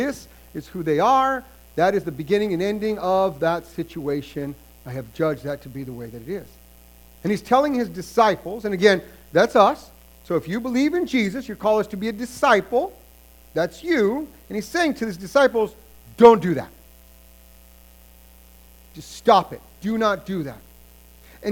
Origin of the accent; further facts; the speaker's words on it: New Mexico, United States; You're like, oh, I'm from New Mexico. Weeds are like what grows everywhere.